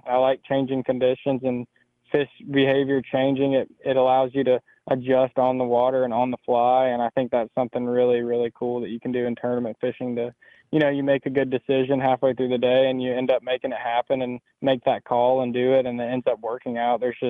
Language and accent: English; Alabama, United States; No, but honestly, the tournament at La Crosse, it really reminded me of growing up on the Coosa River.